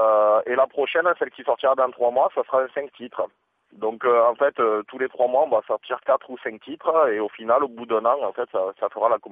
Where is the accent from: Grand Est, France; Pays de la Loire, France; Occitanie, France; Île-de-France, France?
Occitanie, France; On est originaires tous les deux de l'Aveyron